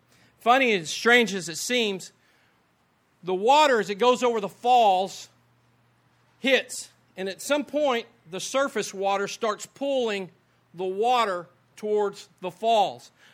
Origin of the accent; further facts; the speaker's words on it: Lubbock, Texas, United States; now in Hawaii, United States; Growing up in Lubbock out in West Texas, you don't see enough water to really understand its power, to understand its strength.